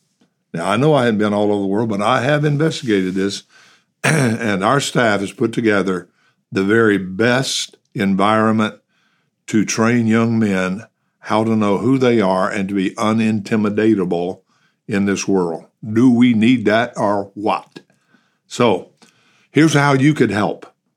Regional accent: Texas, United States; And since I'm an American in America, and since I'm a Texan in Texas

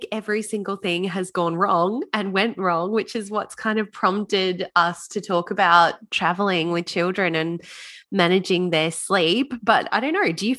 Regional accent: Tasmania, Australia; We're originally from Tasmania, moved back there for a short term.

